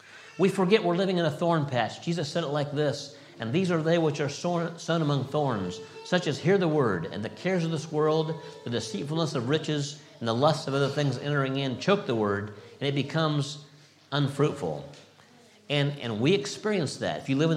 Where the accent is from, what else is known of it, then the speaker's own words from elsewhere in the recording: California, United States; I grew up in California in a time of plenty, I would say.